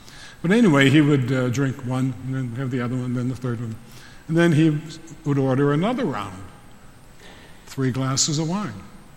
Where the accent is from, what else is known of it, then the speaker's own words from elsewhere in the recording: Pittsburgh, Pennsylvania, United States; back in my hometown of Pittsburgh, people like to know that sometimes.